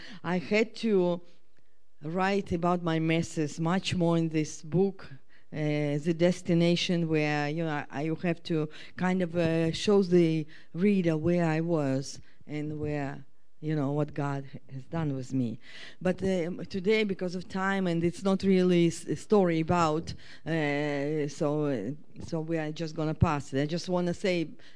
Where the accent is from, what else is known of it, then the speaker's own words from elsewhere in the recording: Russia; born there; English is a second language; I was born in Russia. My motherland is Russia.